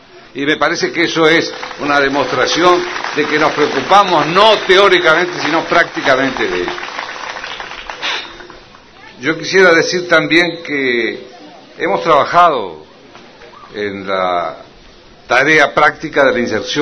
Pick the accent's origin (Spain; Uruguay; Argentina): Uruguay; en mi país, el Uruguay